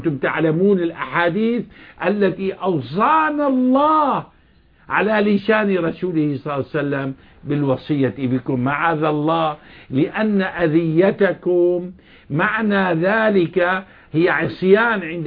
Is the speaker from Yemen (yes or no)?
no; Syria; moved away; هربت من سوريا